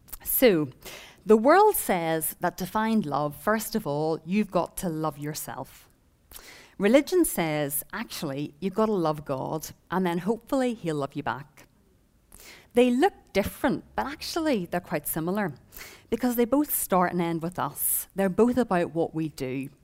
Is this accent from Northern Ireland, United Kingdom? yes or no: yes; Belfast, Northern Ireland, United Kingdom; I grew up in Belfast, which is quite a religious sort of place. I came from a non-Christian family